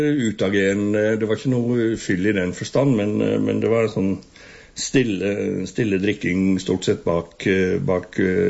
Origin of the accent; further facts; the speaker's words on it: Øvre Årdal, Vestland, Norway; jeg vokste jo opp inn i Øvre Årdal, i en måteholdsheim.